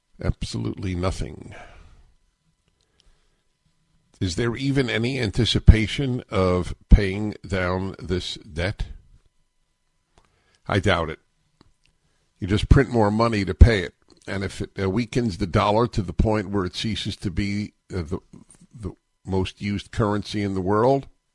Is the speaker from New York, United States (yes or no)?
yes; New York, United States; I was a kid growing up in New York, I think there were, there were 9 newspapers in New York.